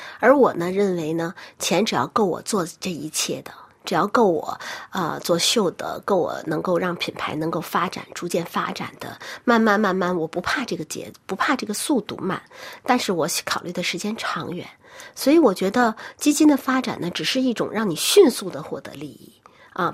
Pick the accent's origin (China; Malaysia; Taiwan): China; 因为我是中国人，我的市场主要在中国